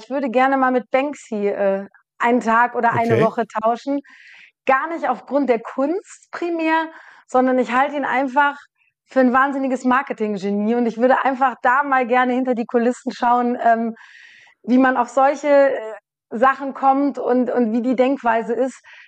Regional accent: Rhineland, Germany; Oh, Heimat, ganz klar, Rheinland. Ich bin Rheinländerin durch und durch. Menschen, Mentalität, ich bin hier zu Hause

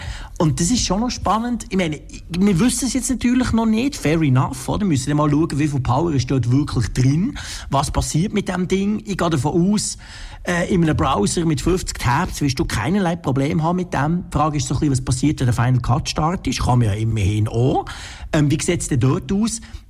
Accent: Switzerland; gerade auch bei uns in der Schweiz.

